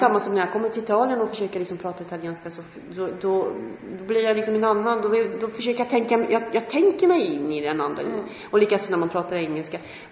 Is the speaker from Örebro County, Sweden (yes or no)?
no; Dalarna County, Sweden; accent: dalmål; Jag pratar fortfarande dalmål.